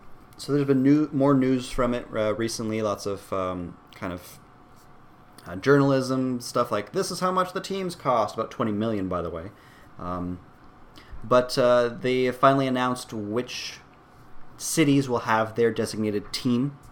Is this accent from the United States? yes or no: no; Poland; And Poland, my home country, is 18th, which is awesome.